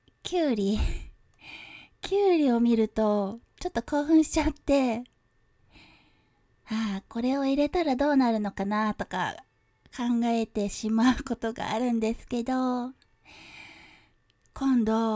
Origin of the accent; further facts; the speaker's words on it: Kyushu, Japan; 出身地は、九州なんですけど